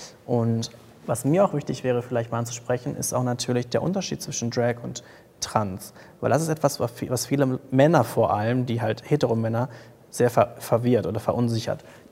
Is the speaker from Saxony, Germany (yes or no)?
no; Paderborn, North Rhine-Westphalia, Germany; sie kommt aus Kassel, ich komme aus Paderborn, was halt nicht die Weltstädte sind.